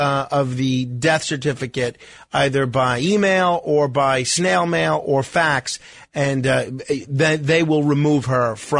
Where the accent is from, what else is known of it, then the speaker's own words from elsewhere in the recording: New York, United States; accent: New York; you get me in a room with other New Yorkers, particularly after I have three or four drinks, maybe my New York accent is a little bit more pronounced.